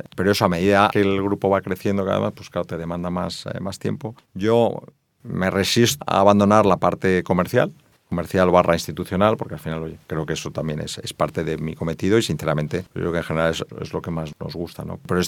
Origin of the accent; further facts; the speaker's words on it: Spain; porque soy español no podemos hacer una serie de cosas